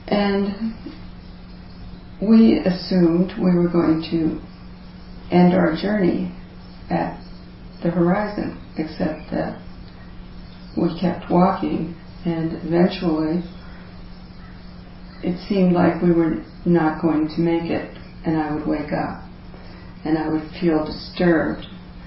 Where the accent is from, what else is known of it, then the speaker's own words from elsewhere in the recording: New York, United States; born there; So I was born in New York, and under strange circumstances